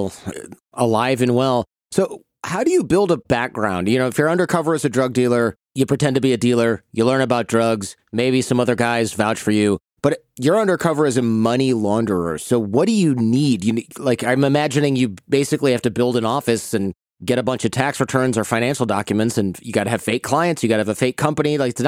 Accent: Detroit, Michigan, United States; That's where I'm from. I'm from Detroit, and there's a lot of Iraqis there.

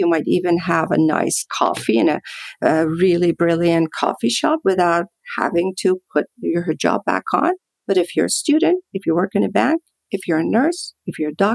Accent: Mashhad, Razavi Khorasan, Iran; all over my hometown of Mashhad, which is the second largest city in Iran.

